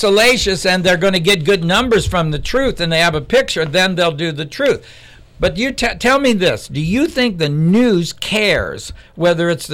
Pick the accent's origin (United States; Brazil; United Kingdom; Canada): United Kingdom; England; No, we're English.